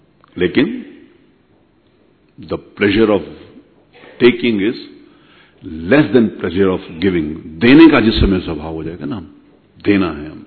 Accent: Uttar Pradesh, India; मैं उत्तर प्रदेश से आता हूं, उत्तर प्रदेश में मेरा जन्म हुआ, उत्तर प्रदेश के शहर कानपुर से मैं राजनीतिक क्षेत्र में काम करता हूं

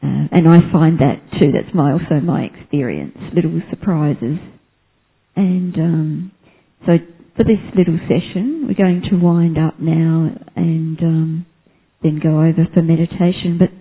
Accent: Australia; See, you can see I'm from Australia.

